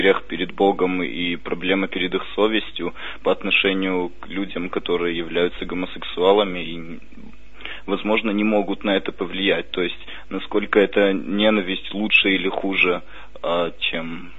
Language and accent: Russian; Kyiv, Ukraine; я из Киева.